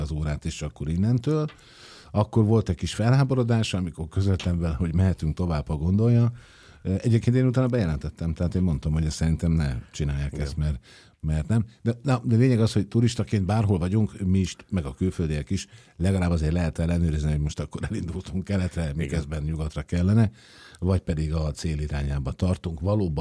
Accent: Hungary; mondjuk nekem már a magyarként, mondjuk egy belváros meg egy reptér már az is meredek

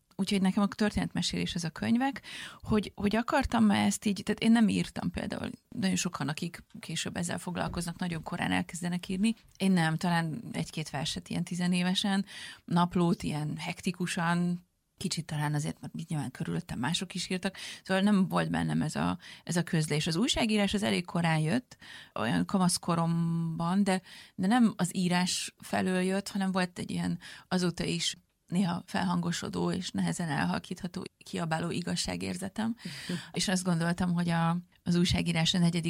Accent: Budapest, Hungary; also born or lived in Transylvania; Mert én előtte is Budapesten éltem, én Budapesten nőttem föl, itt jártam egyetemre, itt voltak a barátaim, itt kezdtem el dolgozni, itt csodálkoztam rá a világra

